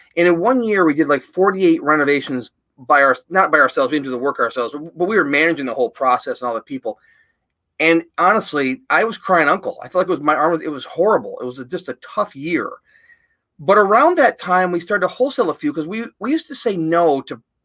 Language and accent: English; New York, United States; in the capital region of New York, so it's about 2.5 hours north of New York City. People always think, we're from New York. Oh, the city? No, it's a lot bigger state than that.